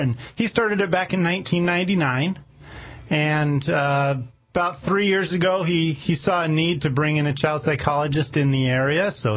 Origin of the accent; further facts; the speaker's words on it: Pacific Northwest, United States; I'm originally from the Northwest, and my wife and I wanted to get back in this area.